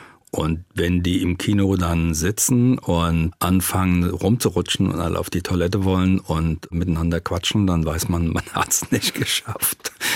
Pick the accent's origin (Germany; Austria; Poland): Germany; Offenbach am Main, Hesse; ich habe ja eigentlich Migrationshintergrund als Offenbacher. Ich musste übers Wasser kommen hierher. Es ist Heimat, wobei eigentlich ist Rhein-Main meine Heimat, weil die gesamte Region ja fast so einen Metropolencharakter hat.